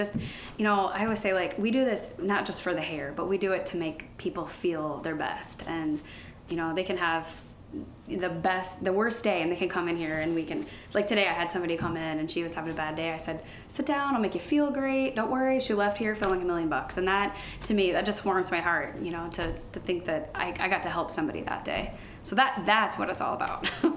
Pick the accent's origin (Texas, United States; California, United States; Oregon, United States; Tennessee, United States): Tennessee, United States; Knoxville; moved away as an adult; Yes. I was born and raised in Knoxville, graduated from Knoxville High School in 1997, and I left in 2003.